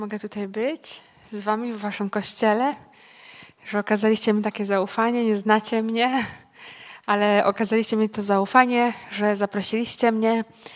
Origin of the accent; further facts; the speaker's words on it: Polkowice, Lower Silesian Voivodeship, Poland; moved away as an adult; now in Uganda; Pochodzę z Dolnego Śląska, z Polkowic i od 11 lat mieszkam i służę w Ugandzie. Wyjechałam, jak miałam 23 lata i tam już zostałam.